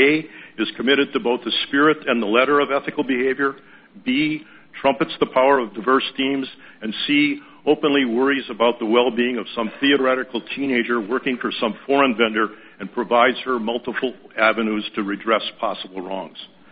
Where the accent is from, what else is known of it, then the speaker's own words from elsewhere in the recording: Waupaca, Wisconsin, United States; from Waupaca, Wisconsin.